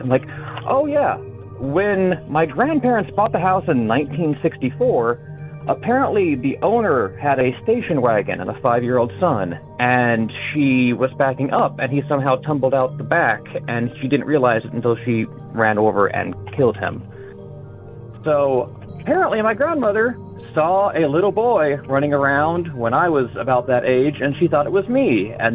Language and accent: English; Athens, Ohio, United States; now in Humboldt County, United States; I'm originally from Athens, Ohio, although much like you, I've moved out to California. I live up in Humboldt County, beautiful out here.